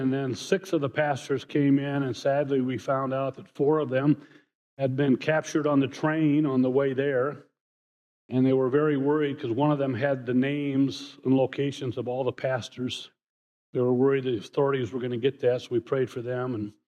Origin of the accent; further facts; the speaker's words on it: Indianapolis, Indiana, United States; I'm from Indianapolis, so we kind of will wave at each other as I drive home today.